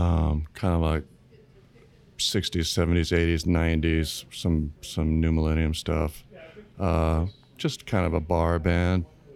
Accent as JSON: {"language": "English", "town": "Austin", "region": "Texas", "country": "United States", "tie": "born or raised there", "also_born_or_lived": "California / Oslo, Norway", "said": "I'm an Air Force brat, so I was born in California. Lived in Oslo, Norway for a while as a kid, which was a very cool experience. Could travel around Europe a little bit, and then 75, my dad got stationed in Austin, Texas, so I moved there."}